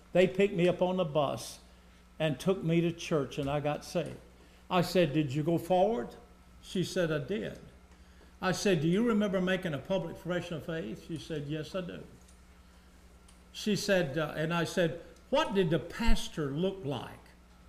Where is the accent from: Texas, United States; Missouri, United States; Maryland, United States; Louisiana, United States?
Louisiana, United States; Some years ago, I was preaching in Morristown, Tennessee. I gave a testimony that I was from Louisiana.